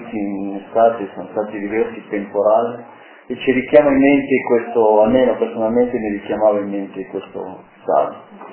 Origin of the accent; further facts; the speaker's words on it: Cuenca, Azuay, Ecuador; Perché mi ricordo ancora che nel mio paese, sto parlando di tanti anni fa, Cuenca, Ecuador, dove sono nato, nella città dove abitavo non era ancora un posto, diciamo una città grande, era un posto ancora agricolo